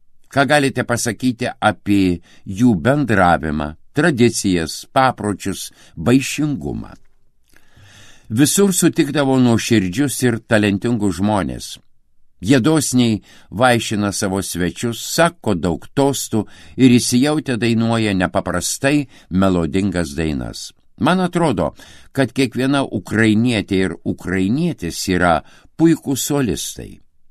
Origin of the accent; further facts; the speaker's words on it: Varniai, Telšiai County, Lithuania; Aš irgi žemaitis nuo Varnių.